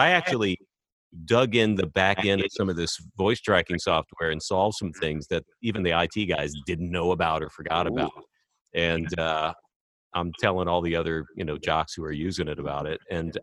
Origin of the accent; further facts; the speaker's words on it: Texas, United States; In my family, for some reason, I think maybe when I was growing up in Texas, it usually meant, you know, as a kid, Easter egg hunt